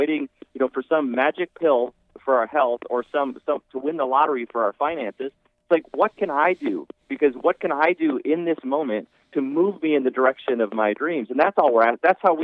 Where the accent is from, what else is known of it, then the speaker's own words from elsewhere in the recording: Minnesota, United States; I remember I grew up in Minnesota, and I remember my dad working 3 jobs to provide for 4 kids in a very middle-class America household.